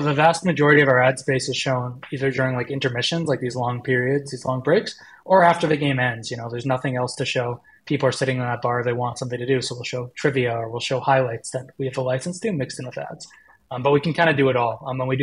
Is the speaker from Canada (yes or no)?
yes; Canada; we were watching a hockey game, as every Canadian does.